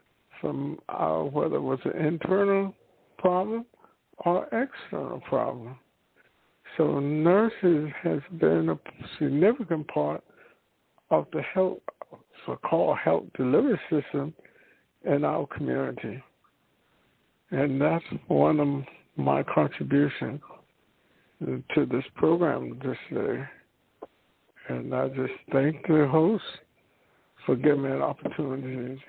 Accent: the South, United States; growing up in the South, we didn't have a lot of professional medical trained people

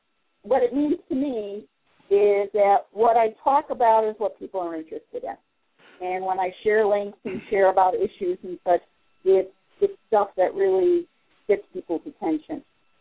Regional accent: Chicago, Illinois, United States; We said, yeah, we're New Age with an edge. We're from Chicago.

